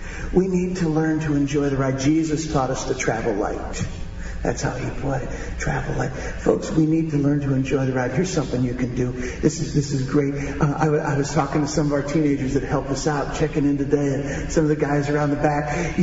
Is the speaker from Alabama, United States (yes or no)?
no; Chicago, Illinois, United States; I'm from Chicago too, my friend.